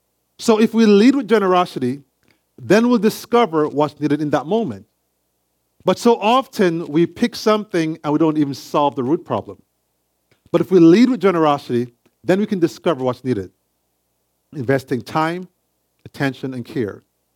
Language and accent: English; Jamaica; how we used to handle some conflict growing up in Jamaica.